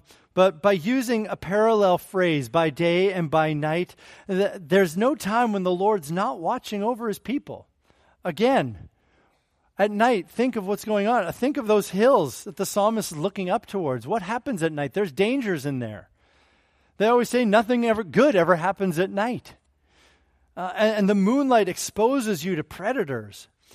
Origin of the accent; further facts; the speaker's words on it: Canada; also born or lived in Alaska; now in Bakersfield, United States; As a boy born and raised in Canada and then ministered at a church in Alaska for 3.5 years, I am as cold-blooded as they come.